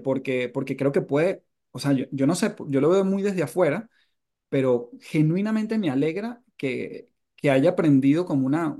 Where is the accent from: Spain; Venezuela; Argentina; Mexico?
Venezuela; algo que nos desgastó mucho como venezolano